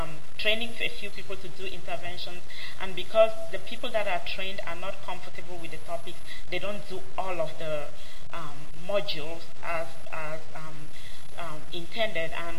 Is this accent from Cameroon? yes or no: yes; Cameroon; I'm from Cameroon